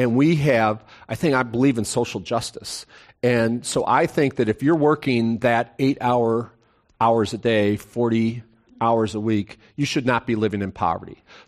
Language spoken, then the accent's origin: English; Chicago, Illinois, United States; That's when I grew up in Chicago. You know, you had the Italian community, the Czech community, the Polish community, but they all had their community banks.